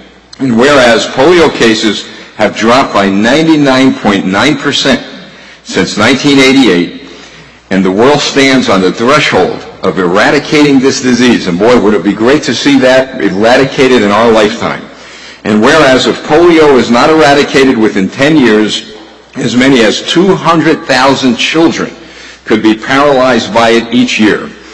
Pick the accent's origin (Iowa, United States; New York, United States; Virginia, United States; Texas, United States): New York, United States; Brooklyn; I remember as a kid growing up in Brooklyn, we had a relative who used to limp around